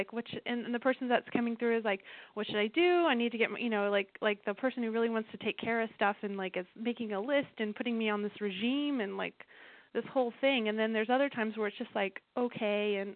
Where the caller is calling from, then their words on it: California, United States; I'm calling from California.